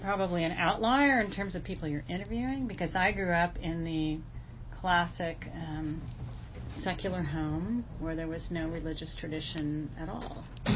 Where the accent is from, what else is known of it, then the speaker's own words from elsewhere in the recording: Topeka, Kansas, United States; I grew up in Topeka.